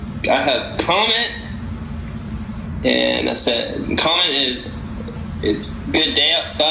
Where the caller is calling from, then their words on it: Memphis, Tennessee, United States; Well, right now I'm in Memphis, typically reside in Gainesville, Florida.